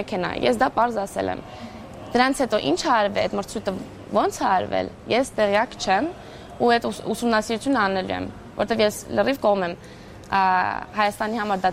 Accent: Denmark; ես Դանիայում եմ մեծացել ու ամեն օր հեծանիվով եմ գնացել գործի։

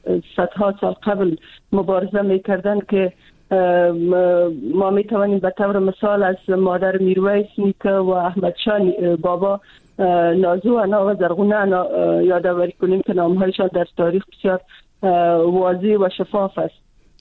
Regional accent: Afghanistan; خودم چون از افغانستان هستم

